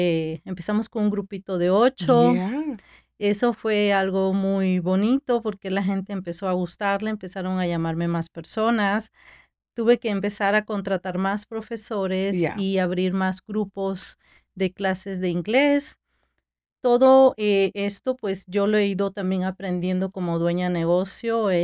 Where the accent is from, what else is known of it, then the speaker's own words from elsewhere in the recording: Peru; moved away as an adult; now in United States; Bueno, yo soy peruana, nací en Perú. Oh, okay. Sí, tengo casi 20 años aquí en Estados Unidos. Traje a mi niña, ella ya está muy grande ahorita. Nosotros vivíamos en Los Ángeles.